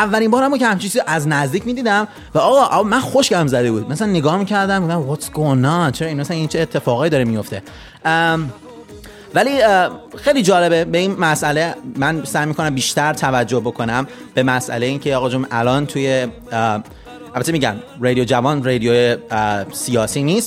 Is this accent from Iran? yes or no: yes; Iran; چون ما همه ایرانی هستیم